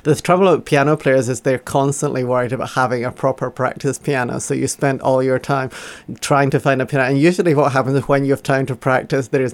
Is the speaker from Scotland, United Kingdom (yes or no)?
yes; Glasgow, Scotland, United Kingdom; born there; I was born in Glasgow. That's where I've never really lost the accent